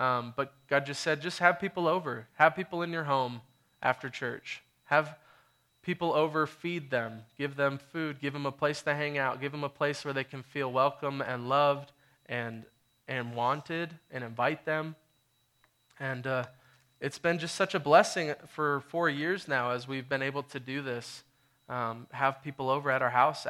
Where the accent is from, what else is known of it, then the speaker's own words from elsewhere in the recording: United States; I'm an American, and I'm so cool, and we came out here, and I play music